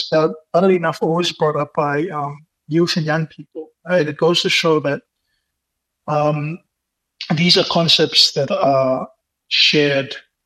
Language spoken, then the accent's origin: English; Tonga; Because, like, I'm born and raised in Tonga.